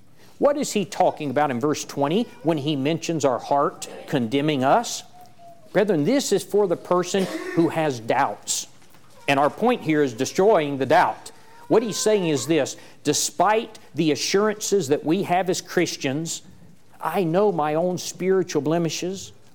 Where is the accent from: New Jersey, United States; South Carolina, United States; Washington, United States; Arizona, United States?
South Carolina, United States; I'm from South Carolina, and I just came here